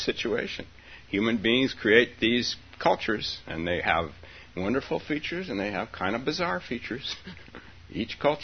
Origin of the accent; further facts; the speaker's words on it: California, United States; We're from California.